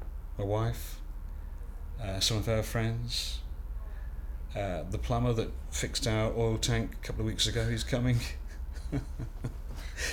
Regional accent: Chicago, Illinois, United States; We're not black guys, you know, we're from Chicago

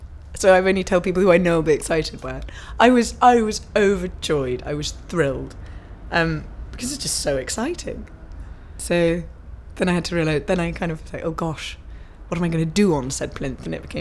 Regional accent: London, United Kingdom; My date of birth is the 11th of October 1984 and I am from London.

